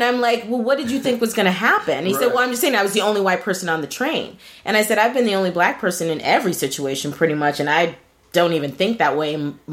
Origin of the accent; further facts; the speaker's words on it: New York, United States; I'm from New York and I'm black.